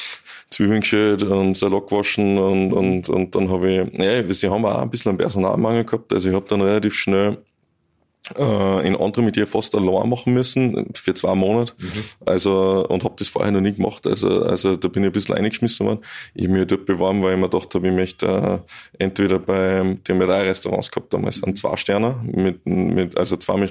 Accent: Strobl, Salzburg, Austria; Also ich bin eigentlich nicht in Strobl im Ort aufgewachsen, sondern auf der Postalm.

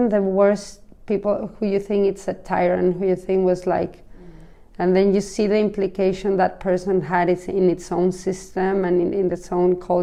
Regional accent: Mexico City, Mexico; now in Palma, Spain; I mean, I come from Mexico City.

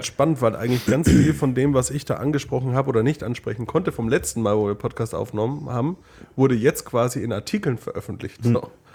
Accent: Bavaria, Germany; Aber halt bei uns in Bayern. Bei uns in Bayern.

